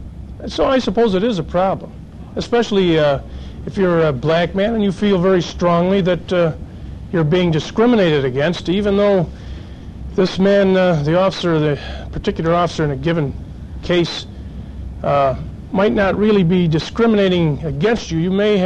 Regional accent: Oswego, New York, United States; No, I'm from Oswego. That's a city of about 25,000, I guess.

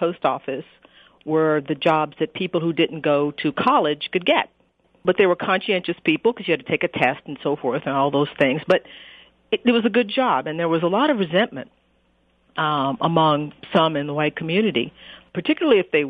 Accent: Conroe, Texas, United States; I grew up in Conroe, Texas.

